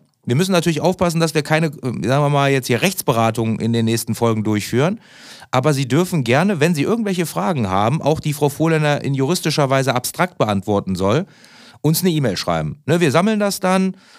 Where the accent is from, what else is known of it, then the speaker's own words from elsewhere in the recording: Solingen, North Rhine-Westphalia, Germany; ich wohne in Solingen, ich bin ja gebürtiger Solinger